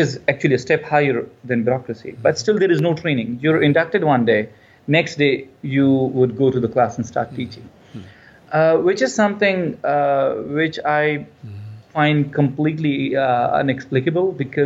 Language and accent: English; Pakistan; I'm here as a minority student, as in I'm a Muslim, I am an immigrant, I'm a Pakistani, I'm not from here.